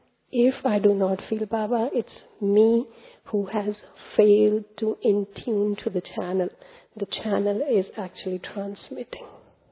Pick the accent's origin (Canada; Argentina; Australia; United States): Australia; I'm from Australia.